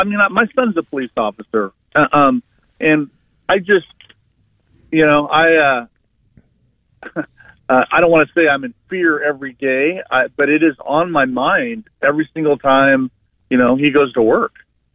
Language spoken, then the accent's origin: English; Portland, Oregon, United States; I'm from Oregon, downtown Portland